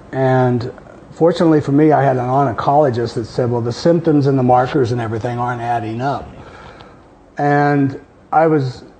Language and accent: English; Nebraska, United States; And I'm a kid from Nebraska, okay?